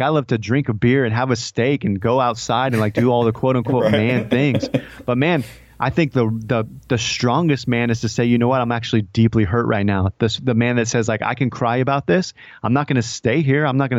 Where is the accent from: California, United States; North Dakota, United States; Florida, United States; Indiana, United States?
California, United States; Stockton; I grew up in Stockton, California, highest crime rate, highest violent crime rate, it's just more murders per capita than anywhere.